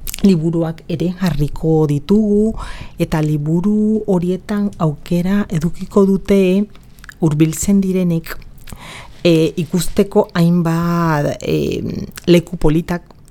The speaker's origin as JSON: {"language": "Basque", "country": "Colombia", "said": "Bueno, ni Kolombiakoa naiz"}